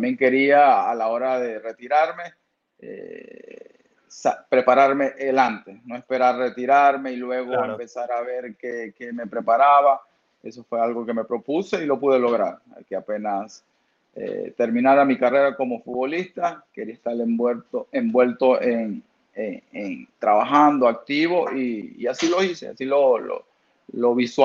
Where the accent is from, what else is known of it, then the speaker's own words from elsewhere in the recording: Maracaibo, Zulia, Venezuela; yo donde crecí en Maracaibo, tuve la fortuna y la suerte de estar rodeado en un sector, en los Aticos, por arriba, donde a escasos 100 metros está una cancha